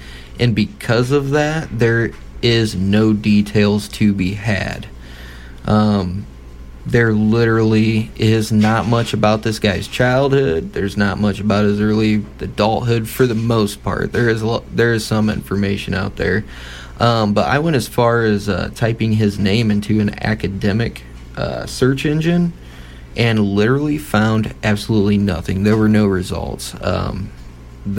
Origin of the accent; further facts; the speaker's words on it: Fort Wayne, Indiana, United States; because I am from the Fort Wayne, Indiana area